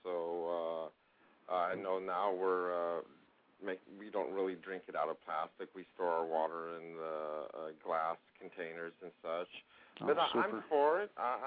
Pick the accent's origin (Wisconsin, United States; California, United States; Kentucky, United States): California, United States; Santa Clara; And I can remember growing up in Santa Clara, and people didn't even hardly drink water then.